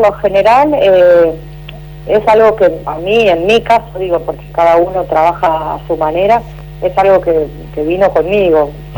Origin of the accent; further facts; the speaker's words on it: Santa Fe, Argentina; now in Rosario, Argentina; Yo soy de Santa Fe, nací allá, pero bueno, vivo hace muchos años en la ciudad de Rosario.